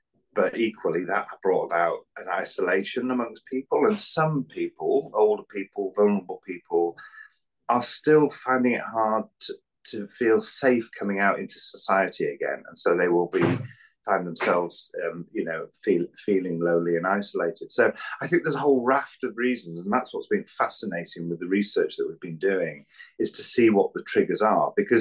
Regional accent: Anglesey, Wales, United Kingdom; But I grew up on Anglesey in North Wales, quite, what's the word I'm looking for? It was, you know, it's a very rural area. It was back in the 80s.

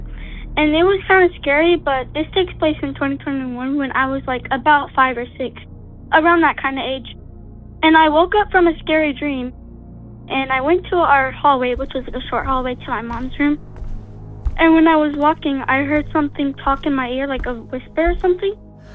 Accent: Indiana, United States; I'm from Indiana, and I'm 11 years old.

